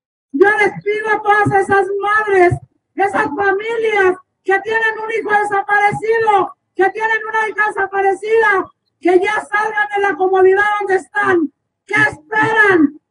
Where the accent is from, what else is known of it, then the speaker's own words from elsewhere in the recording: Ciudad Juárez, Chihuahua, Mexico; nosotros que venimos desde Ciudad Juárez, que tenemos 9 años en esta lucha